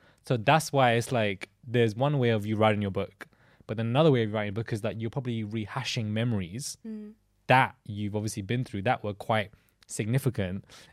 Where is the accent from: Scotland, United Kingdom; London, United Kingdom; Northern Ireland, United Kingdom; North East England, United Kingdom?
London, United Kingdom; So growing up in London as a child is very different as somebody who's ethnic and growing up somewhere else, obviously.